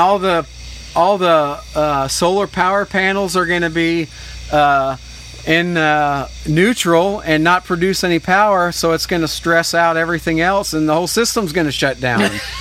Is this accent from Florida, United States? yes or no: no; Makanda, Illinois, United States; Yeah, I grew up in Makanda. Makanda has there's a lot of history here.